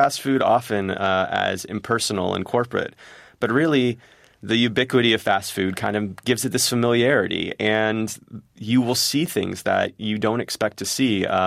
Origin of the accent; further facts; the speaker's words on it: Texas, United States; I have nostalgic memories of growing up in Texas, and there's a regional chain there called Whataburger, which every Texan will tell you is the greatest thing on earth.